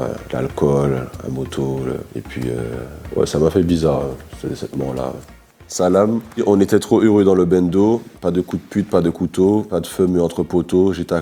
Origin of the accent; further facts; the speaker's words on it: Martinique, France; On a grandi ensemble en Martinique.